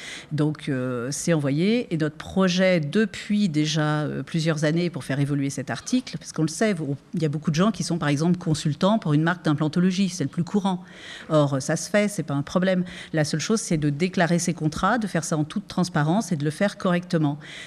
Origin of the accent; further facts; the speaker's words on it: Auvergne-Rhône-Alpes, France; je suis savoyarde, je sais conduire